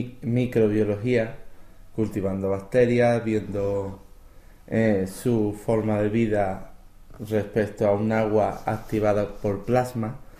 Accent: Huelva, Andalusia, Spain; now in Czech Republic; Yo vengo del sur de España y allí lo que hay es mucho pescado. Pero también es verdad que vengo del sur de España, en Huelva, donde hay mucho cerdo, el animal.

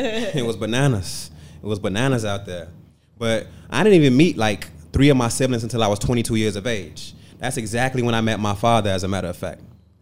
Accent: Gary, Indiana, United States; also born or lived in Waukegan, Illinois; I mean, I was raised in Gary, Indiana, but I was born in Waukegan, Illinois.

